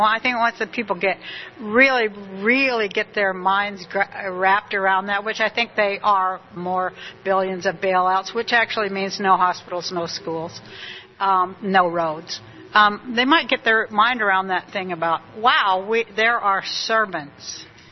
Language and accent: English; Utah, United States; Like, and I'm from Utah, so I always go, I know real cowboys, and you, sir, are no cowboy.